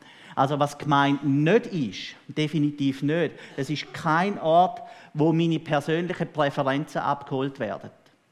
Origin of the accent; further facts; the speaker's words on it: Switzerland; dass wir als Schweizer diesbezüglich halt eben das ganz stark immer auf dem Hintergrund von unserem Demokratieverständnis lesen und interpretieren